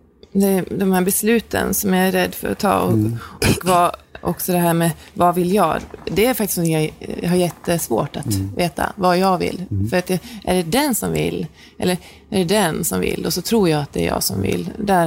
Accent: Norrland, Sweden; Och så skyller jag alltid på att jag är norrlänning.

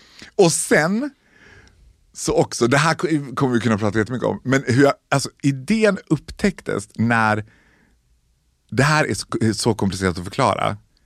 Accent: Borlänge, Dalarna County, Sweden; Sen är jag född och uppvuxen i Borlänge. Jag känner mig väldigt mycket som a country boy.

